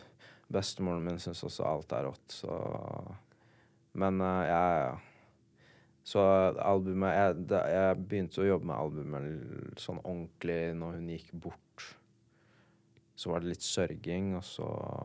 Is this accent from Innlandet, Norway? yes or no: no; Finnsnes, Troms, Norway; Og så var det noe i byen der oppe, på Finnsnes, der vi var, der vi er fra.